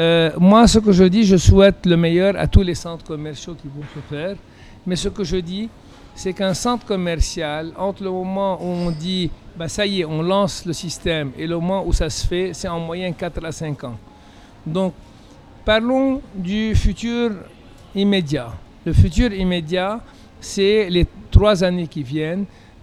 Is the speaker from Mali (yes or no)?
no; Lebanon; now in France; Je suis un Libanais qui a fait ses études à Lausanne, qui a fait l'École Polytechnique de Lausanne